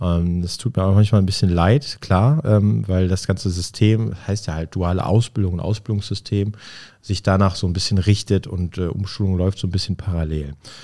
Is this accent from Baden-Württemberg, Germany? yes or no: no; Olpe, North Rhine-Westphalia, Germany; bei der Polizei bei uns in Olpe, da wo ich herkomme.